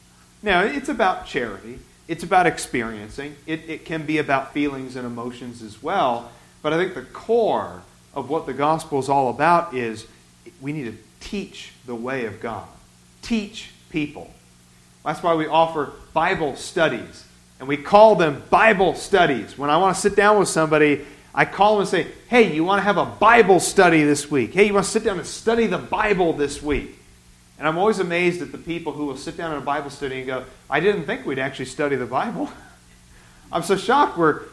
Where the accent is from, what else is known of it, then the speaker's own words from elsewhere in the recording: Beaverton, Oregon, United States; Almost everybody who I talk to who comes as a visitor to Monte Vista or back in Abilene or where I grew up in Beaverton, if you are a church that is teaching truth, you're not going to keep everybody.